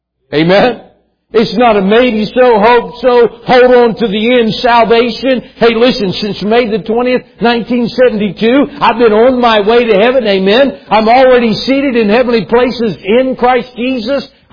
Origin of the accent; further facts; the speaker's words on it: West Virginia, United States; I'm from West Virginia. We have our own English dialect.